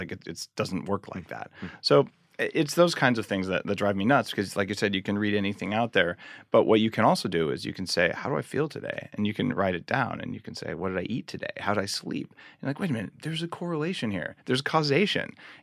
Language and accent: English; New Mexico, United States; I grew up in New Mexico. We eat red chili and green chili, and like it's delicious